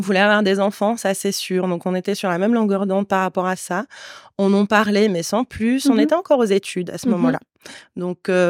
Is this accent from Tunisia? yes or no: yes; Tunisia; moved away as an adult; now in Switzerland; je suis tunisienne, donc je suis venue en Suisse pour faire mes études.